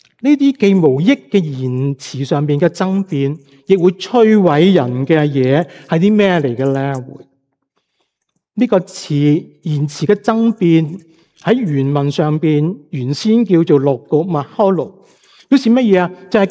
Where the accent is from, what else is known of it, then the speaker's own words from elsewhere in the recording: China; 同时间都系我哋中国人千百年嚟待人处事做人成功失败与否嘅一个金石良言